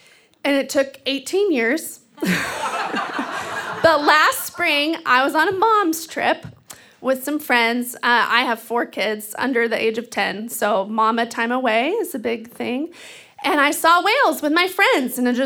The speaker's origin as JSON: {"language": "English", "region": "Texas", "country": "United States", "tie": "born or raised there", "lives_now": "Seattle, United States", "said": "So I grew up in Texas, which is like a sea of dead brown grass. And so when I moved to the Pacific Northwest, to Seattle"}